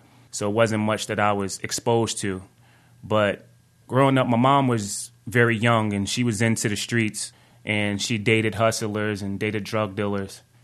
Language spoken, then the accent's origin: English; East Orange, New Jersey, United States; growing up as a kid in East Orange, New Jersey. Growing up in East Orange, New Jersey, I grew up on something what we call the North Side.